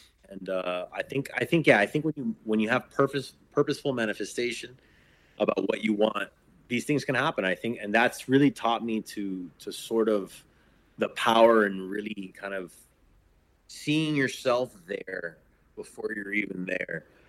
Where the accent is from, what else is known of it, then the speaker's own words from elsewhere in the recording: Miami, Florida, United States; So you grow up in Miami, which I think growing up in Miami is beautiful because you don't grow up thinking you're the other.